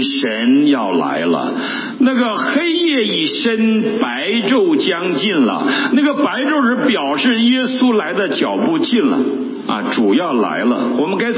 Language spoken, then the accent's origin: Chinese; Heilongjiang, China; moved away; 你回到中国，回到我的老家黑龙江省万贵县，可能已经 面目全非